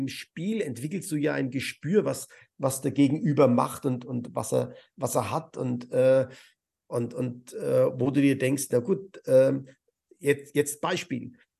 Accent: Rothenburg ob der Tauber, Bavaria, Germany; born there; Ich bin gebürtiger Rodenburger

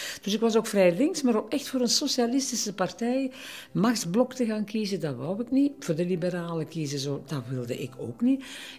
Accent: Turnhout, Flanders, Belgium; now in Oud-Turnhout, Belgium; Omdat Turnhout is mijn stad, waar ik geboren ben, waar ik altijd gewoond heb. Ik voel mij trouwens ook nog altijd Turnhoutenaar, eigenlijk.

